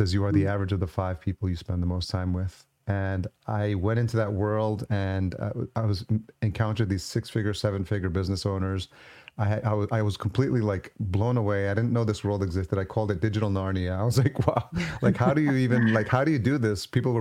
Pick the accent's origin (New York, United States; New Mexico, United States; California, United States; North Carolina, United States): New York, United States; So I grew up in New York in the 80s and just around the time house music started.